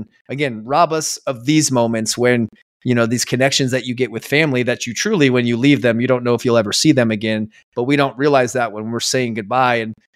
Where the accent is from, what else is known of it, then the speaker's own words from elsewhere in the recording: Scottsdale, Arizona, United States; I grew up in Scottsdale, Arizona. It's kind of a wealthy area.